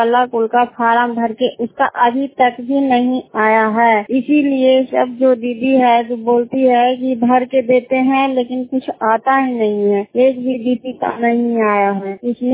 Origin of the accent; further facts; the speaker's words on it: Harnaut, Bihar, India; थाना हरनौत जिला नालंदा की रहने वाली हूँ।